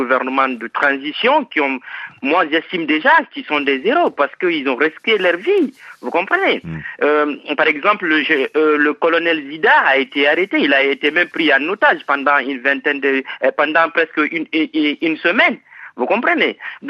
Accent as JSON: {"language": "French", "country": "Guinea", "lives_now": "Münster, Germany", "said": "Je suis guinéen. Je vis à Münster, ici en Allemagne, en tant qu'observateur africain, parce que je suis panafricain, je suis guinéen."}